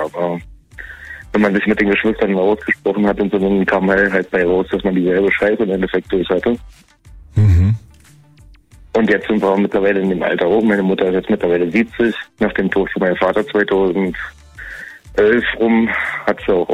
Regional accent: Berlin, Germany; born there; now in Karlsruhe, Germany; Gebürtig aus Berlin, jetzt aus Karlsruhe.

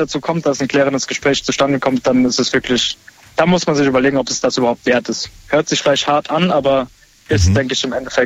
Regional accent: Rhineland-Palatinate, Germany; Aus Rheinland-Pfalz, Saarland.

